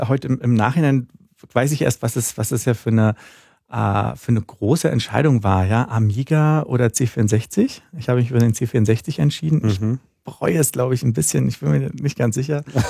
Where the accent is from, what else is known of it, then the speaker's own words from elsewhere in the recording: Berlin, Germany; Ich komme aus Berlin. Also aus Ostberlin komme ich. Hab ja noch 11 Jahre vor der Wende miterlebt.